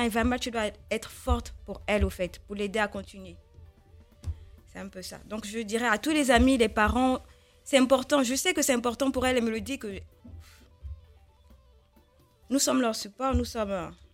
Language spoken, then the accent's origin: French; Gabon; moved away as an adult; also born or lived in Benin; now in France; je suis née au Gabon.